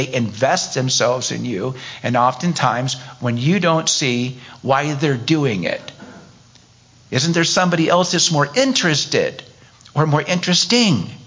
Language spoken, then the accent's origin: English; Chico, California, United States; And we moved to California not long after we got married, and moved back to my hometown there in Chico, California.